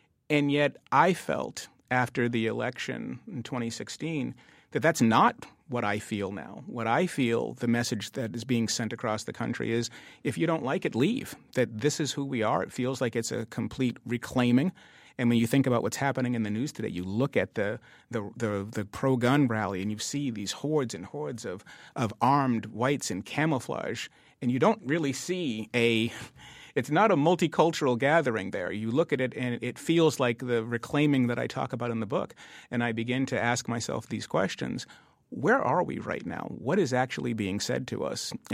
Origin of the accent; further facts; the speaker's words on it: Dorchester, Massachusetts, United States; which is those black families in the 70s and growing up in Dorchester.